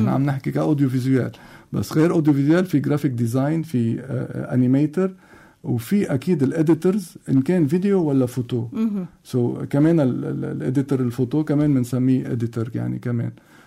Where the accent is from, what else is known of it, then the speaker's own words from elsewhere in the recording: Lebanon; ونحن كلبنانية هلا عنده لغات زيادة بيكون بجنن